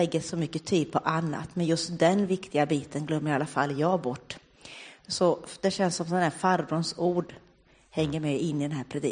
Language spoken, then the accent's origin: Swedish; Ödeshög, Östergötland, Sweden; hemma i Ödeshög och sjöng. Och det var jätteroligt för mig att liksom få ta med mina vänner härifrån hem till mina vänner där.